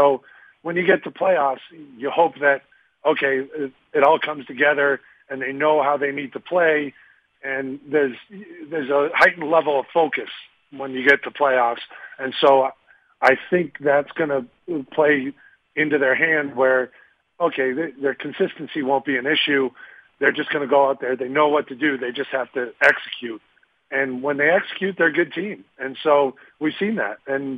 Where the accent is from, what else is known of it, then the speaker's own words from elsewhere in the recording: Boston, Massachusetts, United States; now in Nashville, United States; Yeah, well, you know, of course, I'm from Boston, so I love my Dunks. And now Nashville has so many locations.